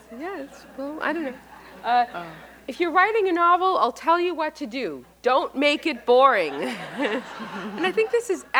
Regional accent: Brooklyn, New York, United States; In fact, I had this little friend when I was growing up I grew up in Brooklyn, and I had this friend in the building who spoke with a very, very, very heavy Brooklyn accent.

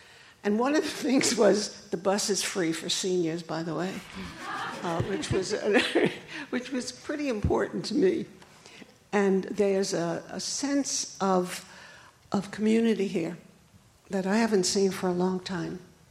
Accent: Brooklyn, New York, United States; also born or lived in Philadelphia / Los Angeles / New Orleans; I grew up in Brooklyn, and Brooklyn is having an absolute resurrection of where it was and where it is now in a very positive way.

